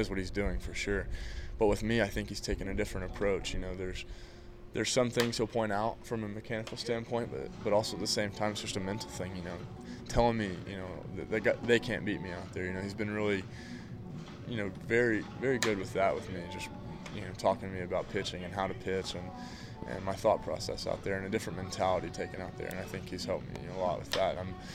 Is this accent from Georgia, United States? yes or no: no; Tennessee, United States; I'm like, nah, I'm from Tennessee.